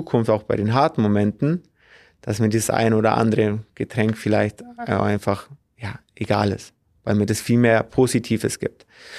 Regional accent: Bavaria, Germany; das kommt auch ein bisschen aus bei uns im Allgäu, Feste muss man feiern, wie sie kommen.

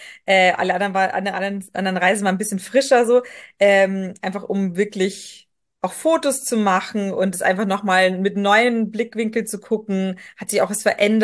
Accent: Munich, Bavaria, Germany; vor allem natürlich meine Heimatstadt München

